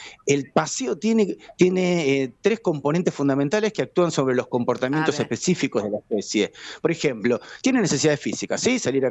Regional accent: Argentina; somos los argentinos, que somos muy futboleros.

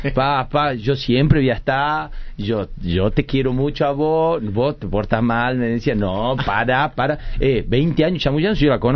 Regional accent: Tucumán, Argentina; born there; se van a Tucumán y yo nazco ahí porque mi papá, mi mamá, mi papá era sanjuanino, mi mamá sanjuanina

